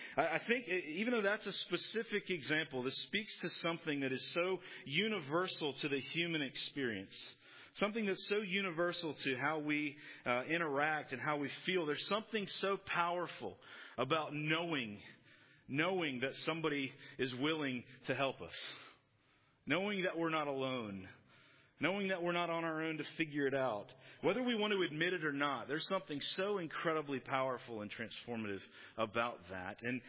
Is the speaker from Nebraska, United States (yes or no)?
no; Virginia, United States; I grew up in Virginia where if you get snow, it's gone like by the afternoon.